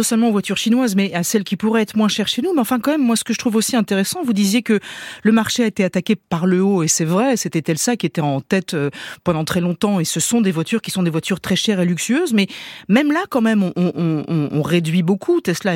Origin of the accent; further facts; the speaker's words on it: France; Il y a des usines qui sont en train d'être montées, pas seulement chez nous en France.